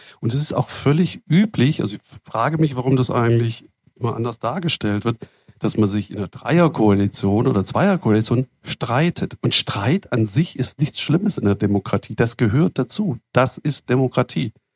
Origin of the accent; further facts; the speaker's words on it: West Germany, Germany; Ich bin im Westen groß geworden